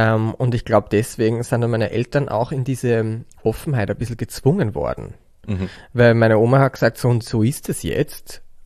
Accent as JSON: {"language": "German", "town": "Bad Mitterndorf", "region": "Styria", "country": "Austria", "tie": "born or raised there", "said": "ich komme aus Bad Mitterndorf. Das ist echt, wenn man jetzt Sound of Music als Referenz nehmen möchte, wirklich ums Eck. Also it is Sound of Music. Ja, weil Salzburg ist da echt gerade an der Grenze. Und so bin ich aufgewachsen"}